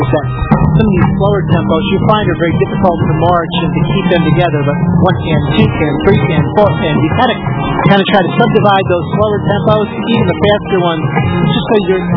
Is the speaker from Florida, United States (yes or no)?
yes; Parrish, Florida, United States; I'm from Parrish, Florida